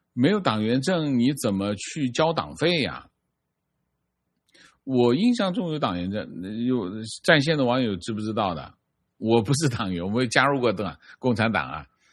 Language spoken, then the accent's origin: Chinese; Xin'anjiang, Zhejiang, China; 我们老家是杭州千岛湖下游新安江，新安江镇啊